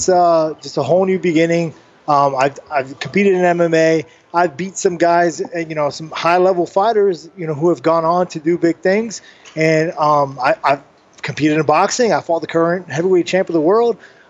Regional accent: Spring Hill, Florida, United States; also born or lived in Tampa; You know, I've lived in Tampa and I grew up in Spring Hill, so I just have that home community from both sides

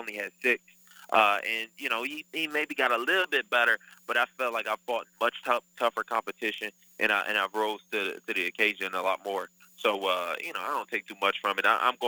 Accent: Detroit, Michigan, United States; I'm from Detroit, but it really don't hold a candle to the favelas down there.

